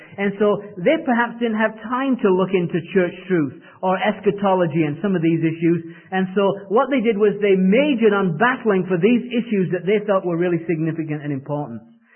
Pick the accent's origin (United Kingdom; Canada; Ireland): United Kingdom; England; My country, where I was raised in England